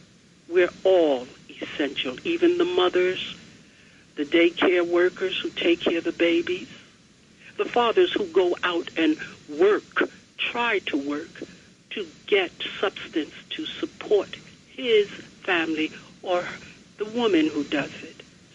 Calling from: New York, United States; I'm calling from Long Island.

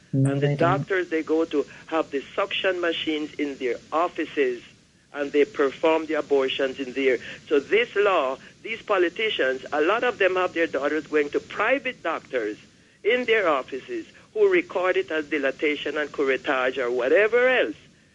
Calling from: Brooklyn, New York, United States

